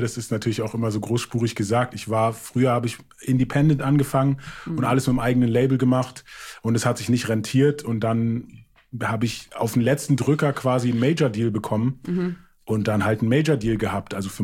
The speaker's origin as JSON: {"language": "German", "country": "Germany", "first_language": "English", "second_language": "German", "said": "wenn man aus Deutschland kommt"}